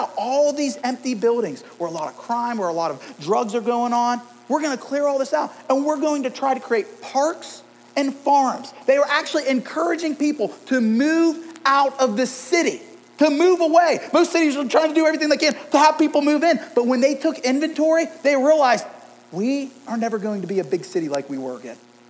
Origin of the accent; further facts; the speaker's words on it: Youngstown, Ohio, United States; I say I'm from Youngstown